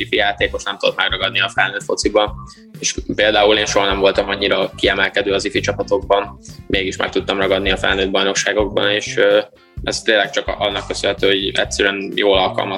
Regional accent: Szombathely, Vas, Hungary; Ilyen elég kosár szerető családban nőttem fel, ráadásul szombathelyiként

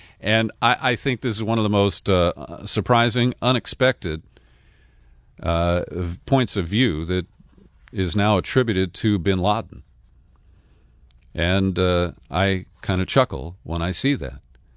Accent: Cincinnati, Ohio, United States; Reform Judaism, which started in my hometown of Cincinnati, Ohio, at Hebrew Union College

